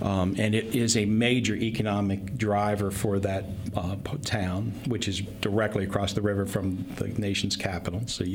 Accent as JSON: {"language": "English", "town": "Washington", "region": "District of Columbia", "country": "United States", "tie": "born or raised there", "said": "You know, I grew up in Washington, D.C., and my parents took me to downtown every year, every month."}